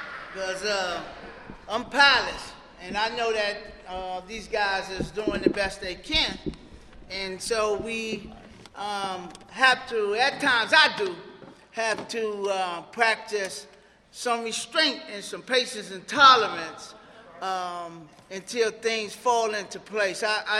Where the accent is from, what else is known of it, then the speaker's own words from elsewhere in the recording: Maryland, United States; I'm from the South Potomac area.